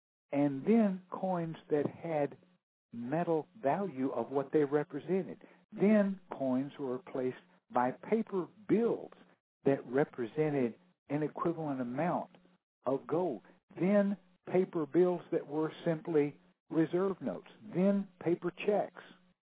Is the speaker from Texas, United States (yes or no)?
yes; Houston, Texas, United States; I'm from Houston, home of Enron, home of Stanford.